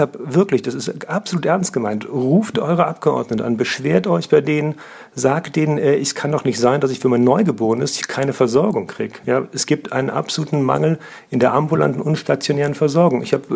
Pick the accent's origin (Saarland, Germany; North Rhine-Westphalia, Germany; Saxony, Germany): North Rhine-Westphalia, Germany; Bonn; Wir als Bonner haben es ja echt noch gut mit 3 Kliniken und noch einer ganz guten Arztdichte.